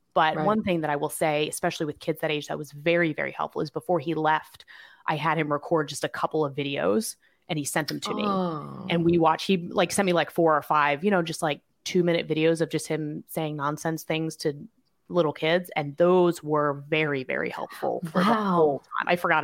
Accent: Annapolis, Maryland, United States; I'm from Annapolis, I'm from Maryland. And so the three of us flew back to my mom's for Christmas

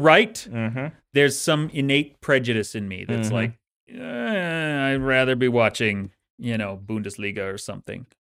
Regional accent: Salt Lake City, Utah, United States; It's probably more than that because I grew up in Salt Lake, but yeah.

